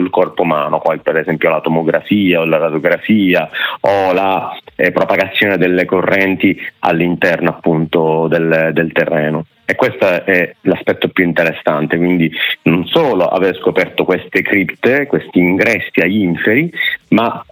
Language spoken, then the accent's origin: Italian; Palermo, Sicily, Italy; Io sono nato e cresciuto a Brancaccio, proprio il quartiere di Padre Puglisi